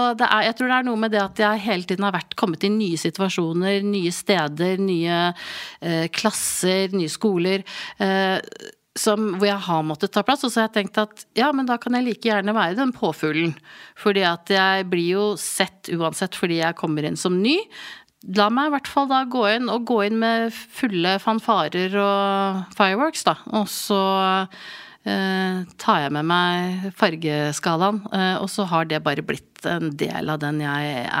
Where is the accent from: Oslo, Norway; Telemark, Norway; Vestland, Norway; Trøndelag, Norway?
Oslo, Norway; born there; also born or lived in England; jeg ble født, som sagt, i Oslo, men de rakk å få meg til England før jeg ble døpt. Så jeg ble døpt i England i Adelkirke i Leeds